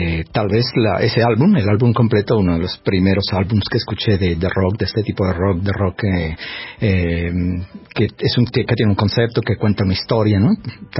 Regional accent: Ipiales, Nariño, Colombia; Yo nací en Ipiales, una ciudad pequeña en Nariño, en la frontera con el Ecuador. Estudié en la primaria y la secundaria en Ipiales

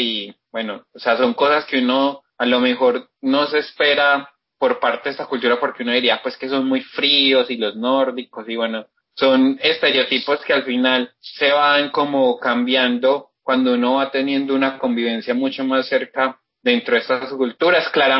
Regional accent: Colombia

